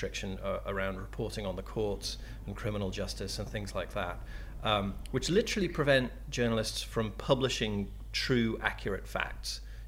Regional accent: United States; also born or lived in United Kingdom; and I'm an American as well as a British person.

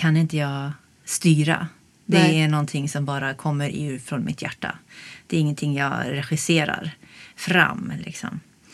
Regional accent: Norway; Swedish is a second language; also born or lived in Germany; Jag är sångerska och jag är norsk och tysk.

